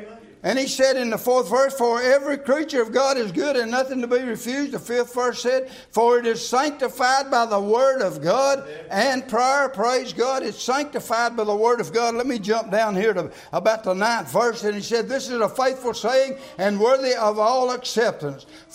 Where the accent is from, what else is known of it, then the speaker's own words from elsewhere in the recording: United States; I'm glad I live in a free country. I'm glad I was born in a free country. I'm glad I'm an American.